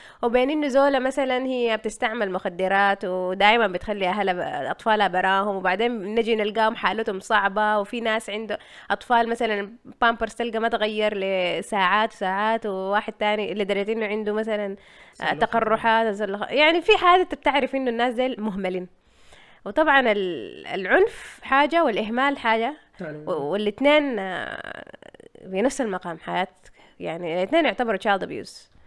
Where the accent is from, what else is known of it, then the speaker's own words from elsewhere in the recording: Sudan; احنا عندنا في السودان مثلا ممكن يعني لحد يعني عمر معين